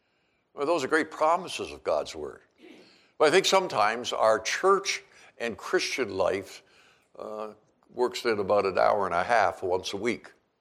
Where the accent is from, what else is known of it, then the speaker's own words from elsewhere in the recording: Prince Edward Island, Canada; I grew up in Eastern Canada. I was privileged to live and grow up from grade one right through high school.